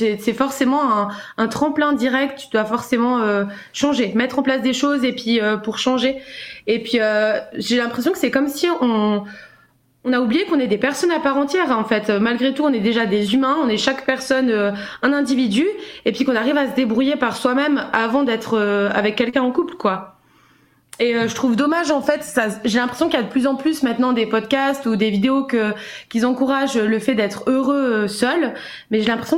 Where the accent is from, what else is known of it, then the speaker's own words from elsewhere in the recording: Switzerland; j'ai 27 ans et je viens de Suisse.